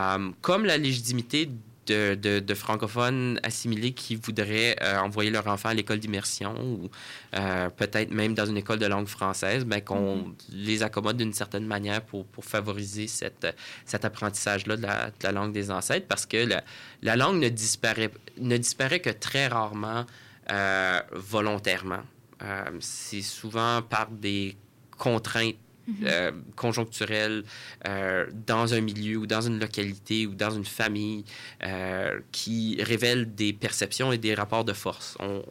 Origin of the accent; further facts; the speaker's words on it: Ontario, Canada; en tant que franco-ontarien, moi, je regardais ça